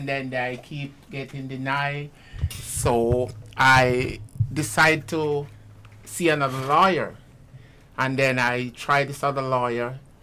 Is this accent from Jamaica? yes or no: yes; Jamaica; which it's nonsense because the first word, I'm a Jamaican.